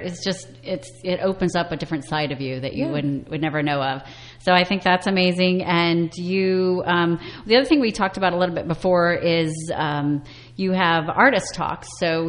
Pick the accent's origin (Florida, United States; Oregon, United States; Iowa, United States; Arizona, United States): Iowa, United States; Cedar Rapids; born there; And what drew me there is I was born in Cedar Rapids, Iowa, and they have the Grant Wood American Gothic on display.